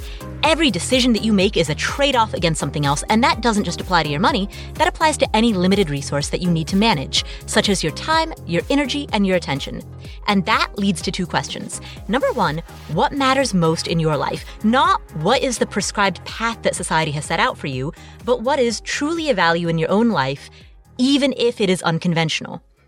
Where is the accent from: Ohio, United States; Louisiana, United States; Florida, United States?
Ohio, United States; Cincinnati; He moved from California to Cincinnati, my hometown